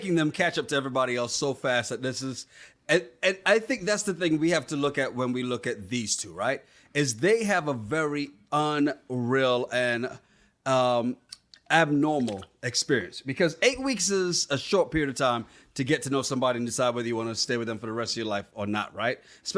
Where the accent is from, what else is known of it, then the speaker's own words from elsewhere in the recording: Montserrat; also born or lived in St. Kitts; I grew up on an island. I was born in St. Kitts, grew up in Montserrat. It was 13 and a half square miles.